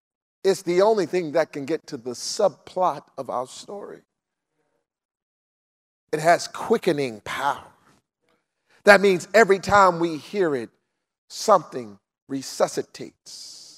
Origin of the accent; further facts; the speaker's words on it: Baltimore, Maryland, United States; And so I grew up in the Park Heights area, Northwest Baltimore. And so those were my stomping grounds.